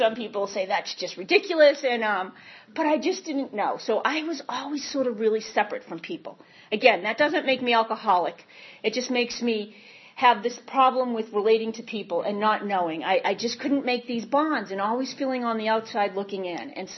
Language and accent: English; Massachusetts, United States; as you can tell, I'm probably not from the South. I get sober in Boston, born and raised in Massachusetts.